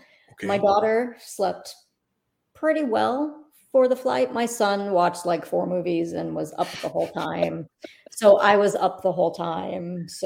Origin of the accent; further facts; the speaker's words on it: St. Petersburg, Florida, United States; I grew up in St. Pete, so it's kind of sort of my home airport.